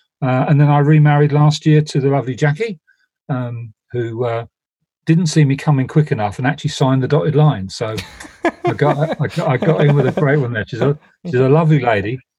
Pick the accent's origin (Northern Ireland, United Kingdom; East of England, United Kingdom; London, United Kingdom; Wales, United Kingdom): London, United Kingdom; born there; accent: Cockney; also born or lived in Australia; I was born in South London, so I'm a Cockney by birth. Mm-hmm. I lived in Australia for several years and then settled back here.